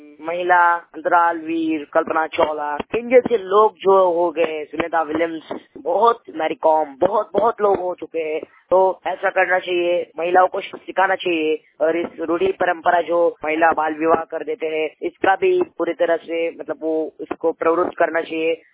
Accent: Bihar, India; मैं भी एक ग्रामीण भाग में से हूँ लेकिन मैं औरंगाबाद डिस्ट्रिक्ट का हूँ। मैं भी एक ग्रामीण भाग का हूँ

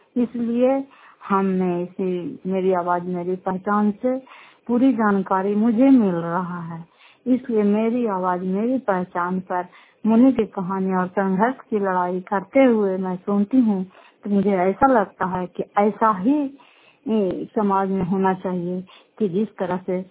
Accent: Bihar, India; घर का तहसील पंचायत मुखौटा, जिला नालंदा की निवासी हूँ।

